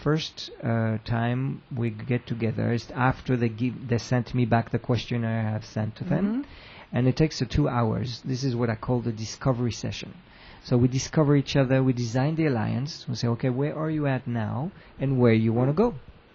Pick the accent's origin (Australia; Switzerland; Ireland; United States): Switzerland; I come from Switzerland originally.